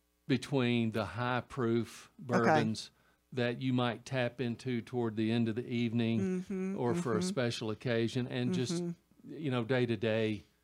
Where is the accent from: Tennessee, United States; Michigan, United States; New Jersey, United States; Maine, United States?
Tennessee, United States; Nashville; born there; I was born in Nashville a long, long, long time ago when they had horse and buggies and, you know, a dirt road running through it.